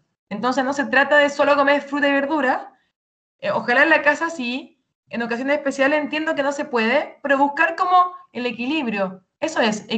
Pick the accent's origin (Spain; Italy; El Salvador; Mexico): Italy; yo soy italiana